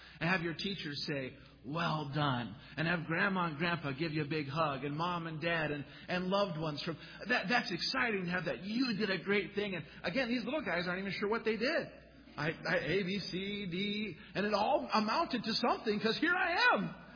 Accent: Utah, United States; I grew up in Utah, and we'd go out to Pennsylvania and visit my grandparents.

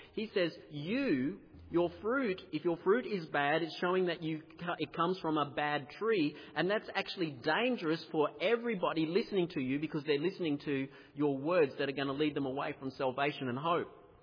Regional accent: Australia; I'm an Australian

